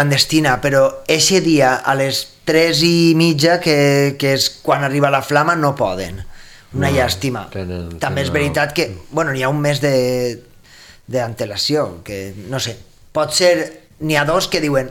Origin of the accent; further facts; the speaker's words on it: Colombia; Catalan is a second language; moved away as an adult; now in Spain; Soc de Colòmbia, fa 10 mesos que estic ací i estic fent una excursió per practicar valencià.